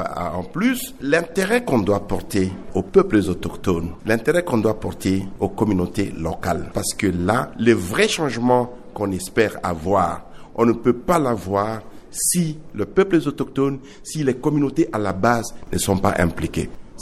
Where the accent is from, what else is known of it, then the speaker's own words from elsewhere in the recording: DR Congo; Je suis congolais de la RDC et quand je suis dans la ville de Kinshasa